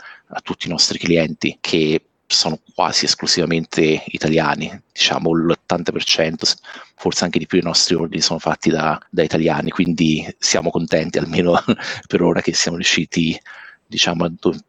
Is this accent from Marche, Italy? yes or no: yes; San Benedetto del Tronto, Marche, Italy; noi siamo di San Benedetto del Tronto, l'ultimo paese al sud delle Marche, fortemente influenzato anche dall'Abruzzo, quindi un paese di mare schiacciato tra le colline e l'Adriatico.